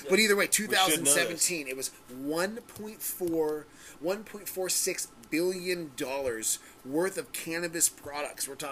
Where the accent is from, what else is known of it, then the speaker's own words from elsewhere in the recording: Washington, United States; hi, I'm from Washington. I also like paychecks from my government.